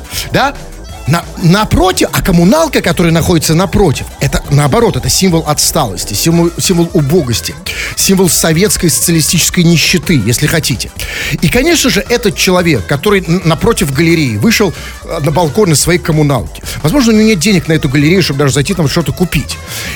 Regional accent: Saint Petersburg, Russia; Да, мы петербуржцы здесь недоверчивы.

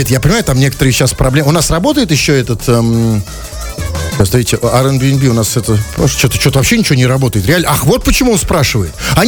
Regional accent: Saint Petersburg, Russia; знаешь, откуда мы, петербуржцы, знаем, где можно снять номер или комнату на сутки бюджетно?

